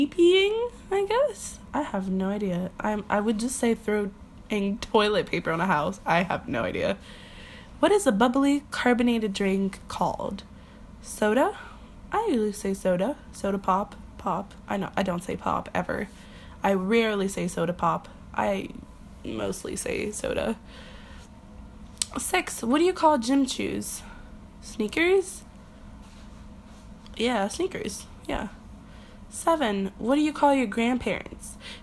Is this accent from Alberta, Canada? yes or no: no; Quebec, Canada; Where I'm from? I am from Quebec, Canada. Why did I say Quebec? I usually always say Quebec because that's how I say it. But yeah, I'm from Quebec, Canada.